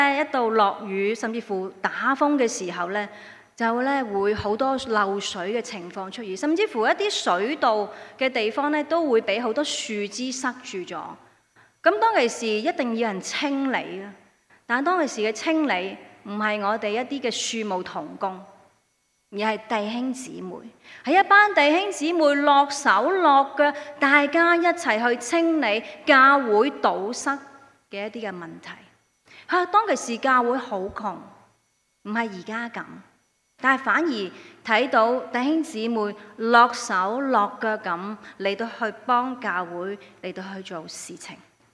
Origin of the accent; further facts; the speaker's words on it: China; 但我们用我们中国人的方式去表达那份的亲爱